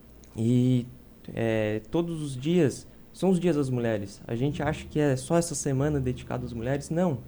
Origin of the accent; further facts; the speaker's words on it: Tubarão, Santa Catarina, Brazil; now in Urussanga, Brazil; E eu citei ali que estamos vindo para Uruçanga, somos de Tubarão. Uruçanga se tornou nossa nova cidade